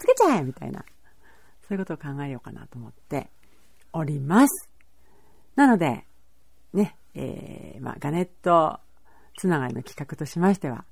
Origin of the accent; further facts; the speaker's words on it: Asahi, Nagano, Japan; 私の実家がですね、長野県東筑満郡朝日村というところなんですけど